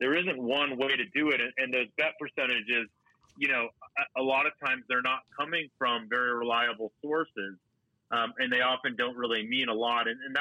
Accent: Boston, Massachusetts, United States; You know, I grew up in Boston. I'm a big Red Sox, Patriots, you know.

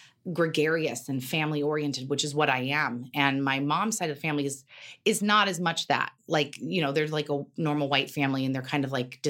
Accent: Carmel, California, United States; I grew up in Carmel.

